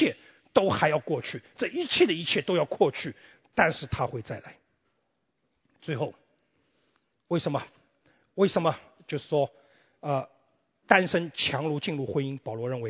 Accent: China; now in Sweden; 中国人嘛，我是华人嘛

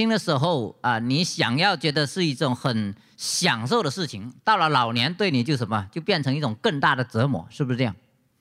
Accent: China; 而且我们中国人还很特别就把这个福字倒过来写

